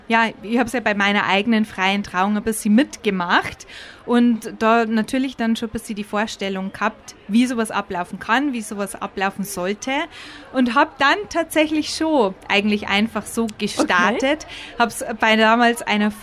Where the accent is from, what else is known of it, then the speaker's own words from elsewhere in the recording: Bavaria, Germany; Gründerin von Gefühlsbetont, 33 Jahre jung, aus Pieding mittlerweile, lange davor in Waging gewohnt, also schon immer hier im Chiemgau in der Region unterwegs.